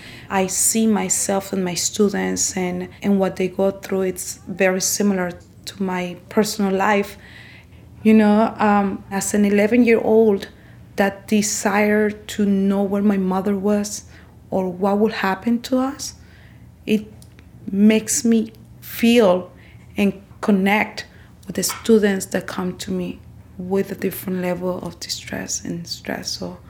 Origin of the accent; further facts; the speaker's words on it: Mexico; now in Salinas, United States; in Salinas, it's way colder than my hometown in Mexico.